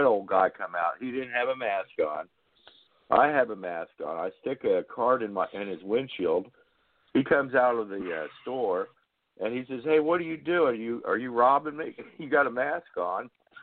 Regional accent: LeRoy, Kansas, United States; Well, yeah, I was thinking back to my days in Leroy, Kansas, my hometown.

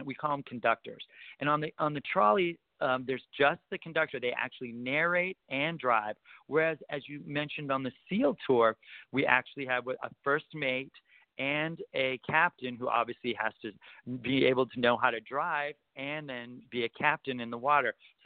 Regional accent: New England, United States; now in San Diego, United States; I grew up in New England, and we didn't have any Thai restaurants

